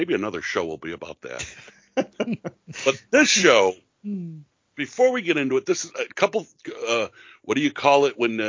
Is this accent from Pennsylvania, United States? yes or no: no; New York, United States; accent: Western New York; That Western New York accent is thick.